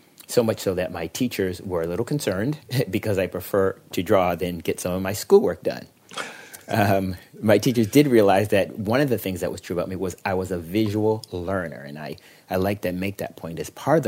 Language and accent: English; Boston, Massachusetts, United States; I grew up in Boston, Massachusetts.